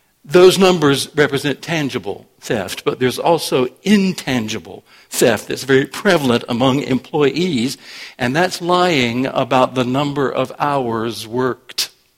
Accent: Rockingham, North Carolina, United States; When I grew up in Rockingham, North Carolina, we didn't have to lock the doors to our house.

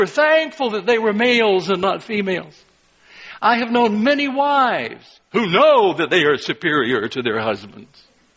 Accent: North Carolina, United States; I think back to my youth. I lived in North Carolina. It was an insult to mistakenly say that I was from South Carolina.

